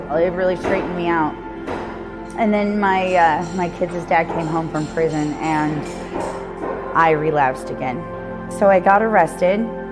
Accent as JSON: {"language": "English", "town": "Centerville", "region": "Iowa", "country": "United States", "tie": "born or raised there", "said": "I grew up in Centerville. I've spent 28 years there"}